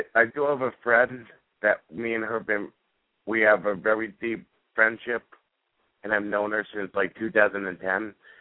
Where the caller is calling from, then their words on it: New Jersey, United States; I'm calling from New Jersey.